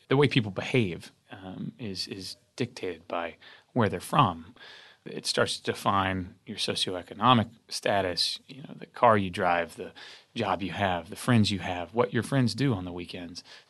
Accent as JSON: {"language": "English", "town": "Little Rock", "region": "Arkansas", "country": "United States", "tie": "born or raised there", "said": "You know, I grew up in Little Rock where we didn't have foreign cinema. We didn't have art house cinema."}